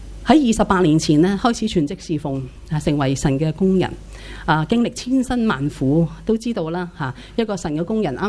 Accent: Hong Kong; 我是香港人。其实我都幼稚园就走出街了，我就上街了，我是街童来的

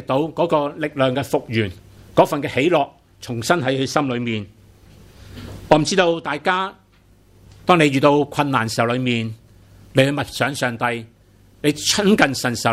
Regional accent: Hong Kong; 我们香港人有很多人，当你很攰受里面，你喜欢做什么？

